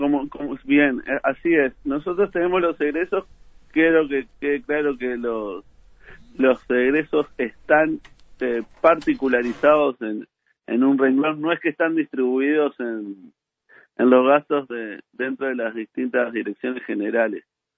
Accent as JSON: {"language": "Spanish", "town": "Las Piedras", "region": "Canelones", "country": "Uruguay", "said": "Yo soy de Las Piedras, y en Las Piedras ya está funcionando un ómnibus eléctrico"}